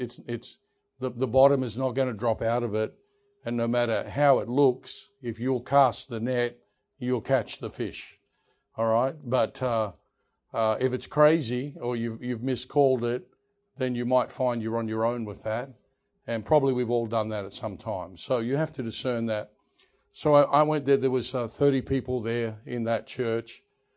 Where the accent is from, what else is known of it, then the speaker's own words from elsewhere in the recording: Australia; So I'm an Australian. You may have possibly picked that up.